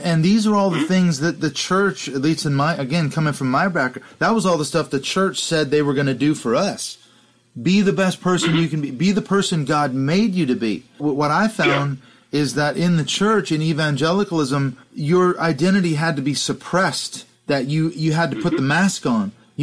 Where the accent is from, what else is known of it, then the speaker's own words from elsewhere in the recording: Canada; as a Canadian